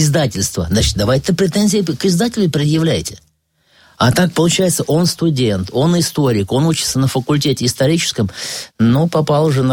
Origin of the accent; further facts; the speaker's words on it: Yalta, Crimea, Ukraine; Я сам вырос в Ялте. Там жили мои дедушка и бабушка. Я с детских лет знаю, вот улица Партизанская, дом 4.